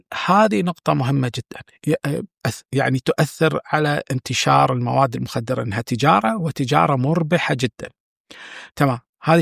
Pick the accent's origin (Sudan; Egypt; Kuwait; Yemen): Kuwait; وحتى عندنا في الكويت